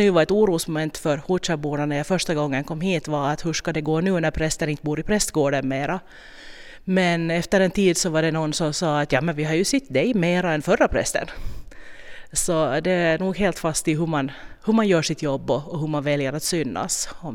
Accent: Nagu, Southwest Finland, Finland; Jag är född och uppvuxen i Nagu. Jag är fullständigt nagubo. Har egentligen inga rötter, ingenting till Hårdkär.

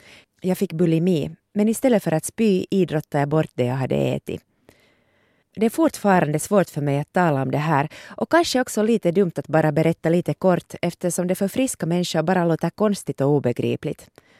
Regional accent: Porvoo, Uusimaa, Finland; Jag kommer från Borgo men har studerat i Åbo och är filosofiemagister.

